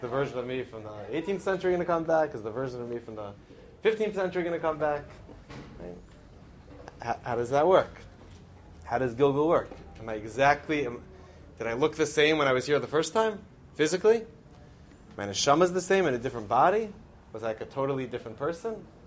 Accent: Philadelphia, Pennsylvania, United States; born there; I was born in Philadelphia in 1981. So whatever my Philly pride, the brotherhood.

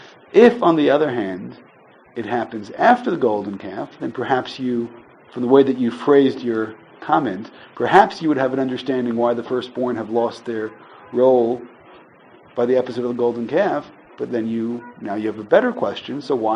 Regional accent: Brooklyn, New York, United States; Certainly growing up in Brooklyn, that was the way that it went.

